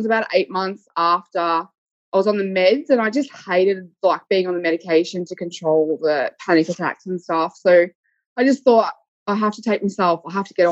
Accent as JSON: {"language": "English", "town": "Whittlesea", "region": "Victoria", "country": "Australia", "said": "I'm from Whittlesea in Victoria, and I'm a mum of two and a hairdresser."}